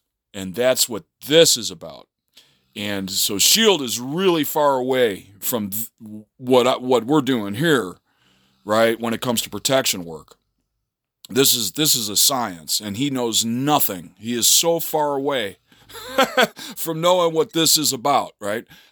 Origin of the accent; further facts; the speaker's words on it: Chicago, Illinois, United States; I'm from Chicago. I'm from these places, man.